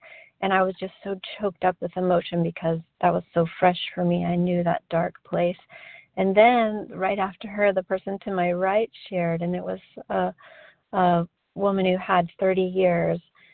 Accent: California, United States; I'm grateful to be recovered, and I'm from California.

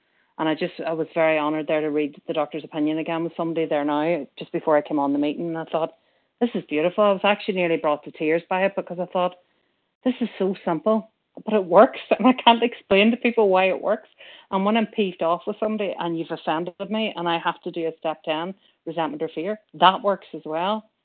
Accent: Ireland; now in Manchester, United Kingdom; I'm based in Manchester, Irish, but based in Manchester in the UK.

